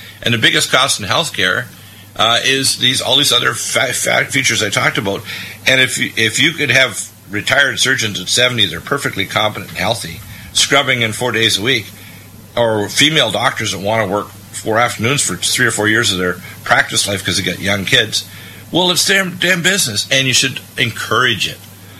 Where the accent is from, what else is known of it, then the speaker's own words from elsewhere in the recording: United States; we can improve even on that because we're American innovators